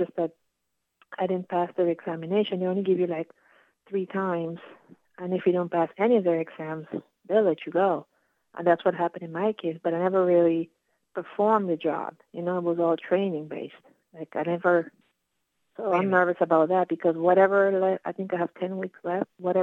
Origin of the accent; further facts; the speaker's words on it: Pennsylvania, United States; For the record, I'm from Pennsylvania.